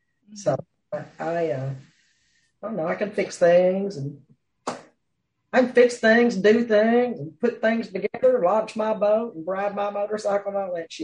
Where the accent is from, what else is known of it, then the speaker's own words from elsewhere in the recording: Lancaster, Kentucky, United States; I was born in Lancaster, Kentucky.